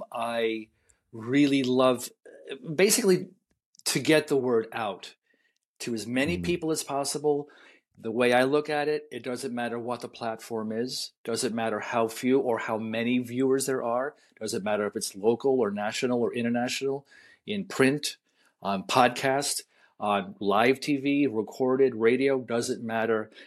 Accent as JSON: {"language": "English", "town": "Long Island", "region": "New York", "country": "United States", "tie": "born or raised there", "also_born_or_lived": "Queens", "moved": "as an adult", "said": "So interestingly enough, I was born in Queens, New York, and then grew up on Long Island and left when I had just barely 21 years old. And I moved to the West Coast"}